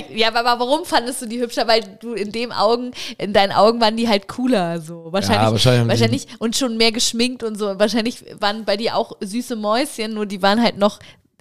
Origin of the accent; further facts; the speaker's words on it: Hamburg, Germany; also ich bin ja auch in Niendorf groß geworden in Hamburg, das ist ja auch relativ nah an der Stadtgrenze zu Schleswig-Holstein.